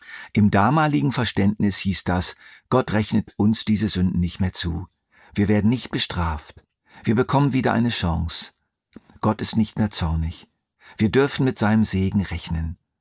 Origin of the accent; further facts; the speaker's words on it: Lower Saxony, Germany; Der höchste Berg in der niedersächsischen Tiefebene, wo ich aufgewachsen bin, war 169 Meter hoch, der Wilseder Berg.